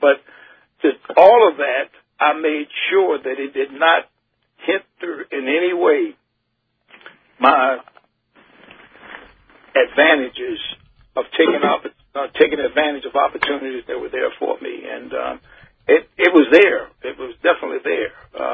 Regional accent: Richmond, Virginia, United States; because in the culture that I grew up in Richmond, I knew that I had to sit in the back of the bus.

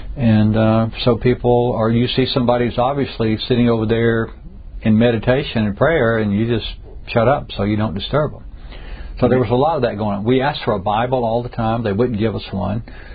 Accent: Commerce, Georgia, United States; Georgia. I grew up on a farm outside of Athens, Georgia, in near a little town called Commerce, where I went to school.

